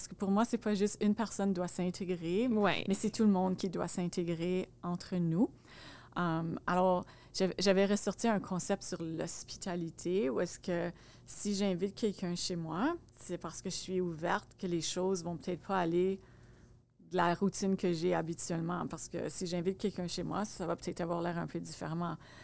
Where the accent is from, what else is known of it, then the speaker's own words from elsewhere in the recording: Montreal, Quebec, Canada; born there; also born or lived in Nova Scotia; je suis née à Montréal, mais j'ai terminé mon secondaire en Nouvelle-Écosse